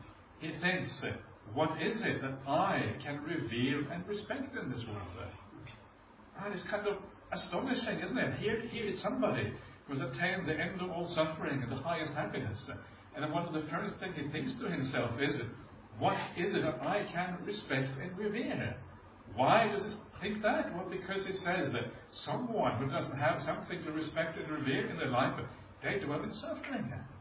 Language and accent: English; Norway; now in Australia; Norway, when I grew up, there's no Buddhism. I didn't know any Buddhists. My parents weren't Buddhist.